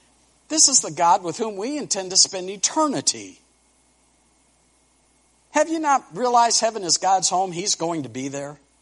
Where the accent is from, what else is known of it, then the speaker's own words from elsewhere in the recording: Detroit, Michigan, United States; I can remember growing up in Detroit, Michigan.